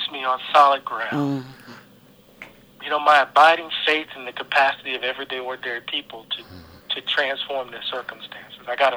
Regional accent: Mississippi, United States; I'm from the Gulf Coast of Mississippi. And, you know, I grew up with hurricanes.

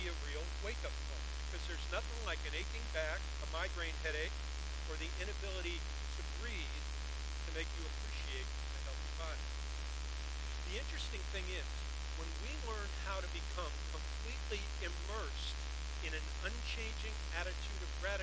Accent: Florida, United States; You know, I grew up in Florida.

